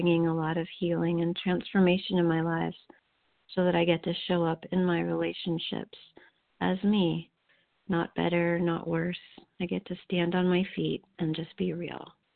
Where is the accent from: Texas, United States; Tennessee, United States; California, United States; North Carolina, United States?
California, United States; I'm grateful, so grateful to be recovered, and I'm from Central California.